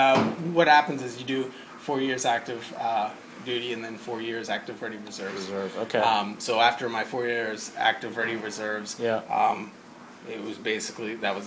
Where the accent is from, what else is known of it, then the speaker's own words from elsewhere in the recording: Stoughton, Massachusetts, United States; Stoughton, Mass.